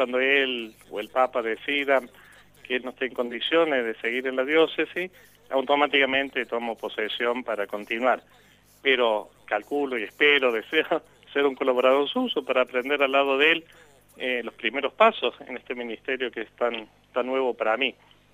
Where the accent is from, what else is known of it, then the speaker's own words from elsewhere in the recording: Córdoba, Argentina; soy cordobés, ahí nací, me crié, me formé y bueno, y luego seguí el camino misionero, así que en varios lugares de Argentina y algunos países también de América Latina.